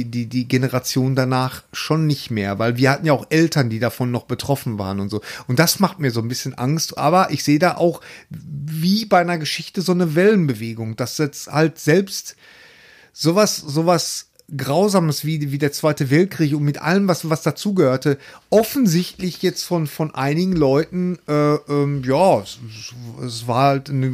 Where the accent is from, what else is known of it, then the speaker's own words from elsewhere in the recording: Bochum, North Rhine-Westphalia, Germany; also bei uns in Bochum zum Beispiel in der Einkaufszone